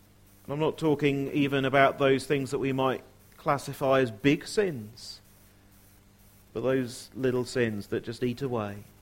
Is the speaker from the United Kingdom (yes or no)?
yes; United Kingdom; we say, well, we're British. We don't talk about that kind of thing very much.